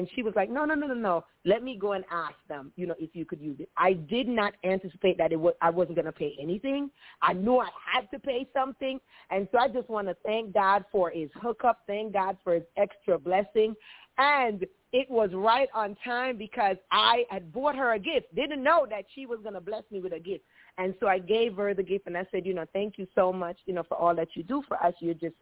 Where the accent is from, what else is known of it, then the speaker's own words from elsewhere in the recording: Maryland, United States; from the Maryland area, and I am just so thankful.